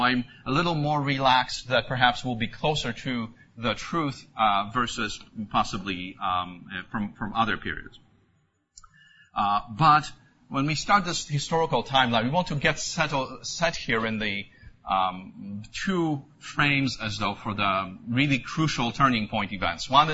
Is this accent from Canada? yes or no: no; Poland; now in United States; when I was growing up in Poland, and maybe that was not something that the brethren here had in the United States in the 70s